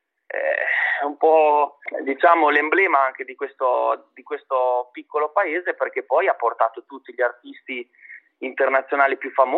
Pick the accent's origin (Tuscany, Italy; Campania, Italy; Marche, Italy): Marche, Italy; a Fano, che è una città chiamata Città della Fortuna, una cittadina delle Alte Marche, diciamo, vicino all'Emilia Romagna. Infatti spesso e volentieri mi scambiano per un romagnolo, per il mio accento.